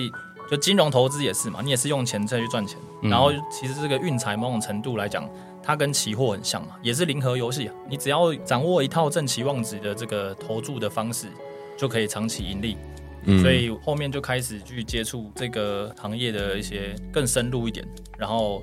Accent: Sichuan, China; 我是四川人

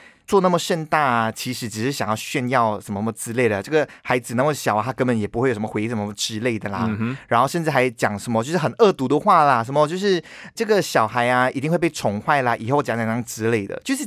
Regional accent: Malaysia; moved away; 但其实 Hello， 我每年都会回马来西亚一次耶。

